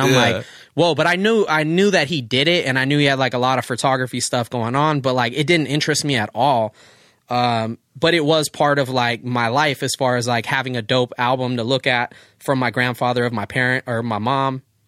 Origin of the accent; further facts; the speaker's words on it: Oceanside, California, United States; just had a bunch of tight photos of even where we grew up in Oceanside and, you know, the every generation of the pier since he was a kid.